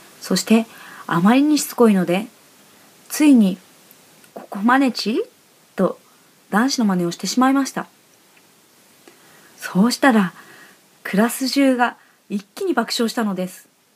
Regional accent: Kanto, Japan; also born or lived in Tohoku; 私は東北生まれですが、小学校1年生の時に関東に引っ越してきました。それから家の都合で何度か転校し、合計6カ所の小学校に行きました。

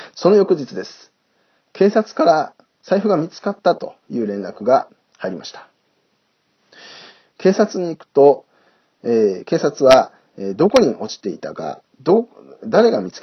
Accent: Mie, Japan; moved away as an adult; あれは私がまだ地元三重県にいた時のことです。

